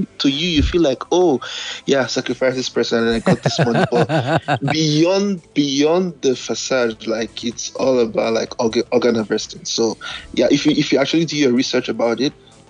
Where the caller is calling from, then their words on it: Canada; Canada, actually.